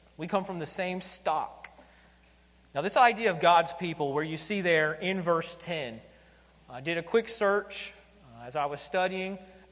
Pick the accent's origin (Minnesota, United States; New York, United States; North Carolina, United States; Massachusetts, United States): North Carolina, United States; I'm from North Carolina, where we would say, and I think some in Kentucky would echo it, we are a chosen kin.